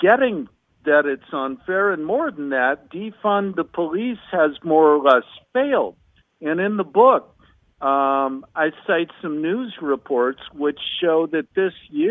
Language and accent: English; Chicago, Illinois, United States; I realized I had to come back to my hometown of Chicago. Stuff had been building for a while, but now it was spilling over, so I needed to dig in. And I moved back